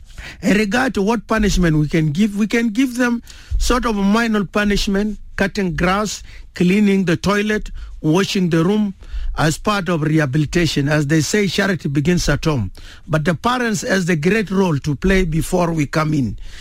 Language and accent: English; South Sudan; We had Sharia when we were still one country, but there's no Sharia within our territorial of Southern Sudan.